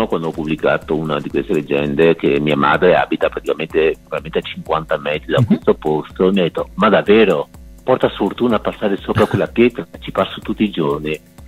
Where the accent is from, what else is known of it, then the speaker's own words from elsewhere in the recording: Venice, Veneto, Italy; far ricordare a molti veneziani che ormai hanno dimenticato quali sono le nostre tradizioni